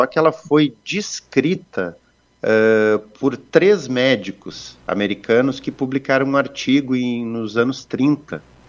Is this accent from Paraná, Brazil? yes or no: no; Joaçaba, Santa Catarina, Brazil; Eu sou de Joaçaba